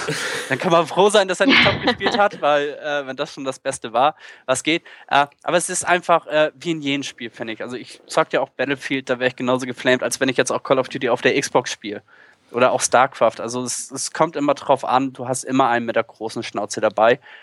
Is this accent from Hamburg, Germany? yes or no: yes; Hamburg, Germany; als Hamburger natürlich ganz cool